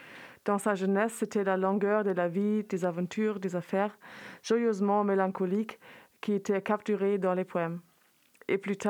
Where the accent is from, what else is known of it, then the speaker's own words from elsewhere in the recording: Berlin, Germany; French is a second language; je viens d'Allemagne où j'habite à Berlin. Et je suis à Grenoble dans le cadre d'Erasmus.